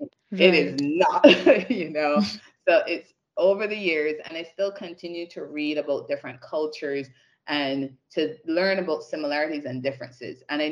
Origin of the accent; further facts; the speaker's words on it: Barbados; growing up in Barbados, I went to school, primary and secondary school in Barbados.